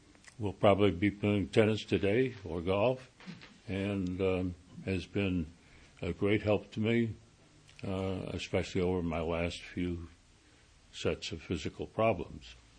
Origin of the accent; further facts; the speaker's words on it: Buffalo, New York, United States; born there; I was born in Buffalo, New York, in 1916, which, as those of you who are good at arithmetic will discover, makes me 90 years old.